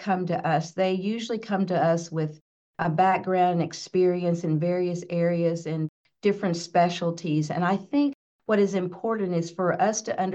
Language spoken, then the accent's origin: English; Arkansas, United States; I grew up in Arkansas, and so I grew up in a primarily rural state.